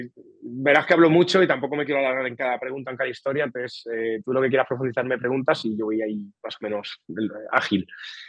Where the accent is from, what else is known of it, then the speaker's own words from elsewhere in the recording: Toledo, Castilla-La Mancha, Spain; now in Valencia, Spain; soy de Toledo. Ahora vivo en Valencia porque mi mujer Laura es de aquí de Valencia y nos hemos venido aquí a vivir.